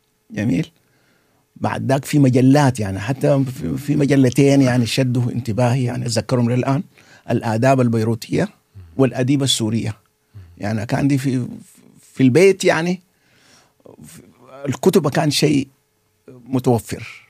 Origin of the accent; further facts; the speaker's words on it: Khartoum, Sudan; طبعا ولدت بالخرطوم، عشت مع أسرة كبيرة جدا